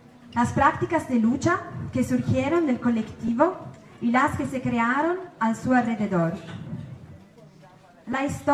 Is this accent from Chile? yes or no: no; Italy; Spanish is a second language; venimos de Italia.